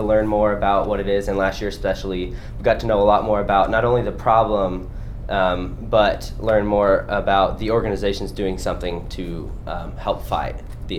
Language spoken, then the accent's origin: English; Richardson, Texas, United States; both of us are from the Dallas area. I'm from Richardson and she's from Garland, both in North Dallas.